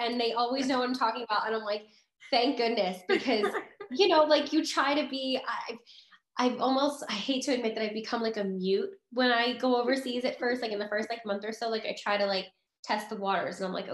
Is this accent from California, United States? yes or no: no; New Jersey, United States; I mean, you know, I grew up in Jersey. I grew up on the beach.